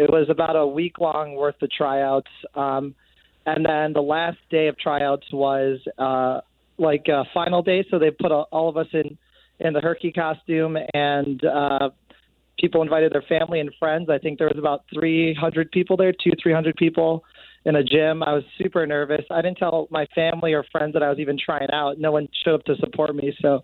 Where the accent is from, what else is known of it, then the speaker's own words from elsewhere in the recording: Chicago, Illinois, United States; And she invited me to do an event in Chicago because she heard I was from Chicago.